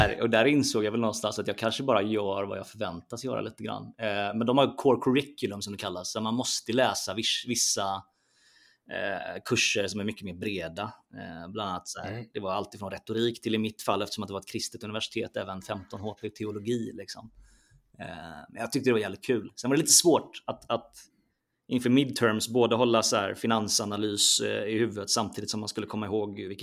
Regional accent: Sävsjö, Jönköping County, Sweden; Alltså när jag växte upp i Sävsjö så upplevde jag väl att det var typ tre samtalsämnen man hade.

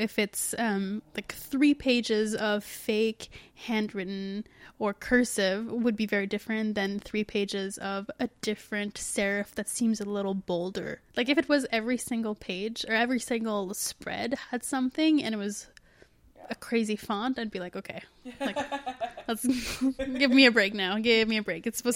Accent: Canada; because it's British and we're Canadian, so boom, done.

